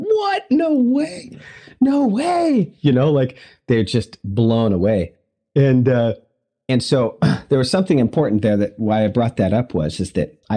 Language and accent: English; Seward, Alaska, United States; Seward, Alaska. I'd call it my hometown.